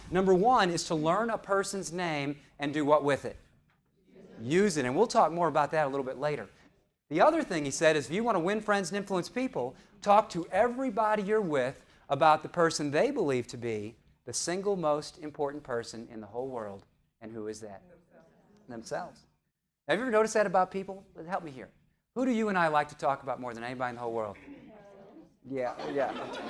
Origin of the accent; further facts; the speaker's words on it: St. Louis, Missouri, United States; now in Atlanta, United States; You know, I've lived in Atlanta about the last 6 or 7 years, but when I was little, I grew up in St. Louis.